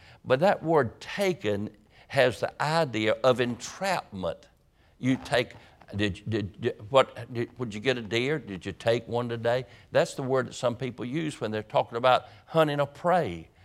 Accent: Roanoke Rapids, North Carolina, United States; we were raised up in Roanoke Rapids on the Roanoke River. I spent many hours on the river and in the lakes and everything up there, and we caught rockfish.

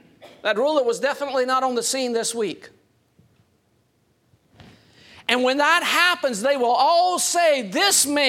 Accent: Georgia, United States; Growing up in South Georgia, we had a lot of rivers and swamps and alligators and snakes and mosquitoes.

